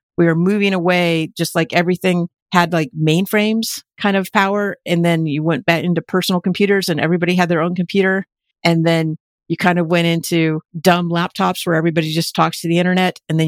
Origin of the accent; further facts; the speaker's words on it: Montana, United States; I grew up in Montana. I'm actually a fourth generation Montanan.